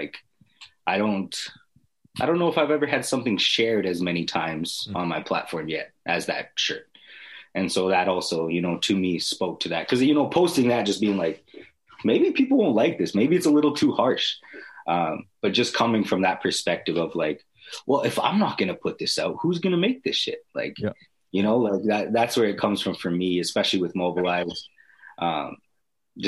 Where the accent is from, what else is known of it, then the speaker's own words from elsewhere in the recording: Edmonton, Alberta, Canada; I grew up in the North Side Edmonton. So I grew up with a lot of people of color